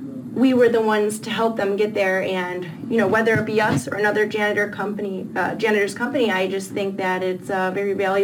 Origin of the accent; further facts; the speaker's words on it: Oakland, Illinois, United States; now in Florida, United States; I'm from Oakland, Illinois, which is right outside of Chicago. And I have been living here in Florida for 11 years